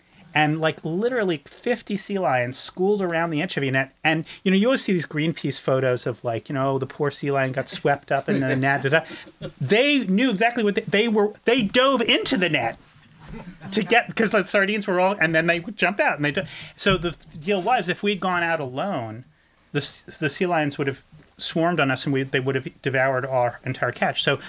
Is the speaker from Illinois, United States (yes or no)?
no; Connecticut, United States; I grew up in Connecticut and fished Long Island Sound, and I remember big schools of bunker when I was a kid.